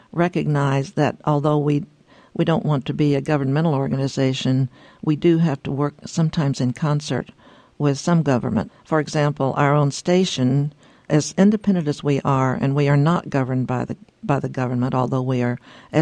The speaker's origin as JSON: {"language": "English", "region": "Arkansas", "country": "United States", "tie": "born there", "said": "I was born in Arkansas"}